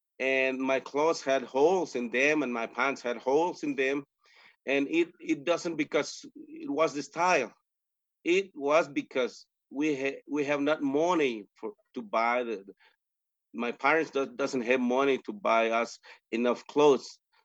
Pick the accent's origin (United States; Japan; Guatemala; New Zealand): Guatemala; from Guatemala, and I'm pastoring two churches, actually.